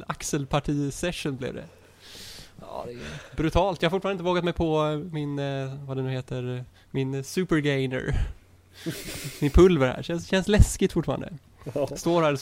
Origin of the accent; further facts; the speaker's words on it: Sävedalen, Västra Götaland County, Sweden; jag ska ha suttit vid den stora soffan där hemma i Sävedalen.